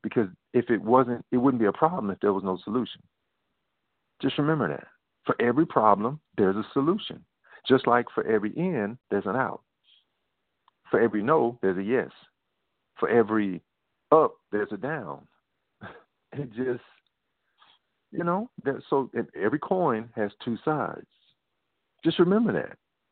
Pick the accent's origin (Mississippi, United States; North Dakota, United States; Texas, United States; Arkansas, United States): Mississippi, United States; also born or lived in Arizona; Well, actually, it was mainly in my northeast Mississippi, because I'm from. I was born in Mississippi. I spent most of my adult life in Arizona